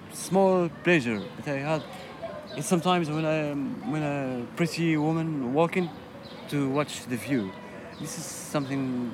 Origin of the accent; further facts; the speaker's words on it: Qamishli, Al-Hasakah Governorate, Syria; English is a second language; from Qamishli, north of Syria, and I am trying to go to a stable place. I born in a place that is full of war, full of troubles.